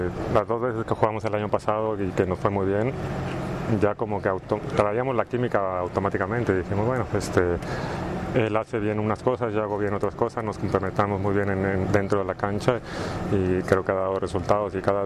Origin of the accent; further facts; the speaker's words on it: Veracruz, Mexico; Yo soy de Veracruz, hace este tipo de calor, a lo mejor no tan calor, pero sí bastante húmedo.